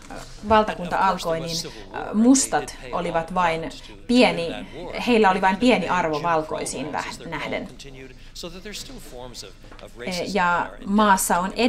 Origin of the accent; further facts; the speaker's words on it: Canada; Te olette suomalaisia, minä olen kanadalainen